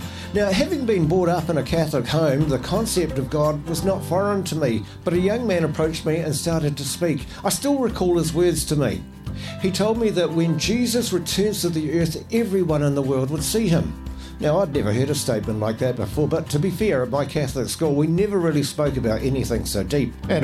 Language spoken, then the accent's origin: English; Otago, New Zealand; When I was a child growing up in a small Otago town in the early 60s, television was something only a few had.